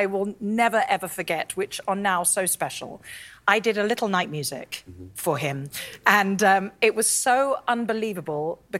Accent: London, United Kingdom; I'm from South London.

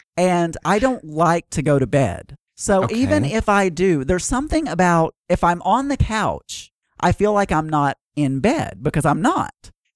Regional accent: the South, United States; accent: Southern; I don't know why I had to make my Southern accent even worse

